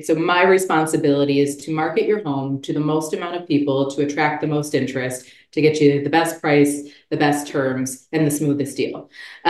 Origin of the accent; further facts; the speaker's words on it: Buffalo, New York, United States; which is a nod to my hometown team, the Buffalo Bills